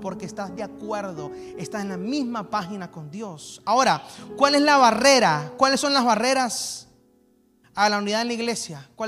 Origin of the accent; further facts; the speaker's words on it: Venezuela; moved away; Como venezolano, porque soy venezolano, seamos responsables